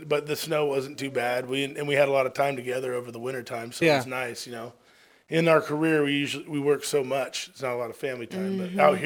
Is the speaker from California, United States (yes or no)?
yes; California, United States; And then I'm from Central Valley, so agriculture, cold water seafood, the Central Coast, grew up real close to that.